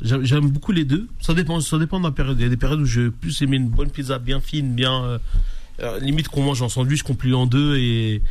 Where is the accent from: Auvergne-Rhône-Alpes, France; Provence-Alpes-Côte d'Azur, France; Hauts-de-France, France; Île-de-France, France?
Île-de-France, France; Antony; Je viens d'Antony, de quoi c'est mon secteur, on va dire.